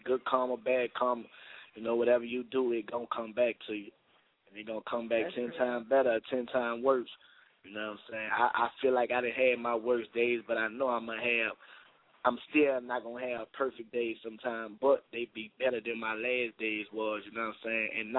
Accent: New Orleans, Louisiana, United States; And I'm from the hood. I'm from the Magnolia Project

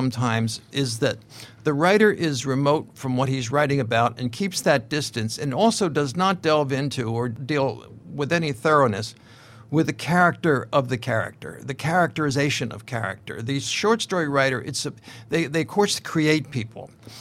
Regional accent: United States; As a young American in this particular setting, my hometown, DiMaggio was one of the few men with an Italian name that didn't bring dishonor upon the government or the nation of the United States.

